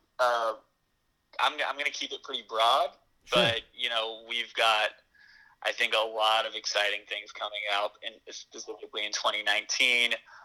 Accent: Corpus Christi, Texas, United States; now in New York, United States; No, I'm from Corpus Christi, Texas.

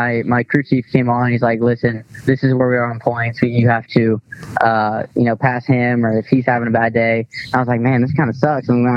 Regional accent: Indiana, United States; You know, I'm a dirt racing guy. I grew up racing dirt in Indiana, sprint cars, modifieds.

